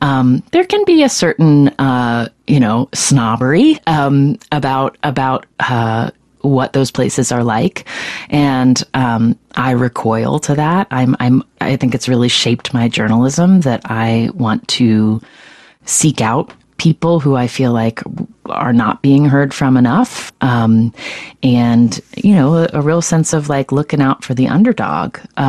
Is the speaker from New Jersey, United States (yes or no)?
no; West Virginia, United States; moved away as an adult; now in San Francisco Bay Area, United States; what growing up in West Virginia really made me aware of once I left